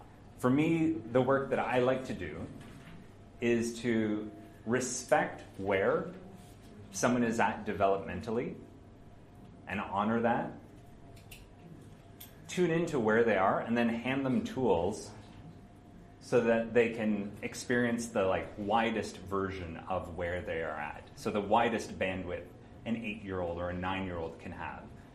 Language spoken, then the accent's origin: English; Canada; now in Germany; I'm originally from Canada, currently living in Germany. In about a month, moving to Belgium